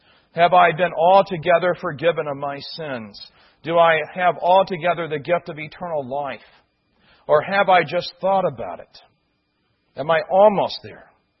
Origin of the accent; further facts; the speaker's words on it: Midwest, United States; As I was growing up in the Baptist circles I grew up in the Midwest, there was an old gospel song we used to sing